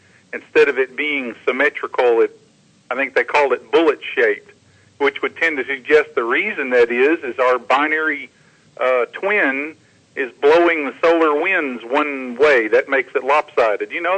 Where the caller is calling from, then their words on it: North Carolina, United States; Hey, Kevin. … in North Carolina.